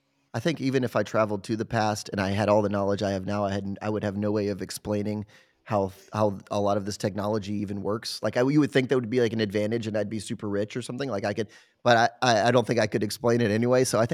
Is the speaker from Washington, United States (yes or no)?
no; California, United States; So I grew up in Southern California. That's where I grew up.